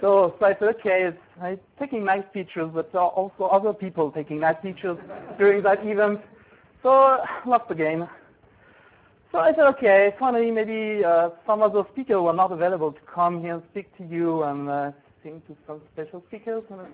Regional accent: France; English is a second language; because I'm coming from France and speaking very, very nice accent, français.

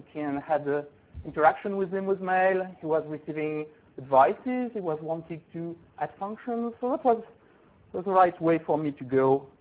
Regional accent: France; English is a second language; because I'm coming from France and speaking very, very nice accent, français.

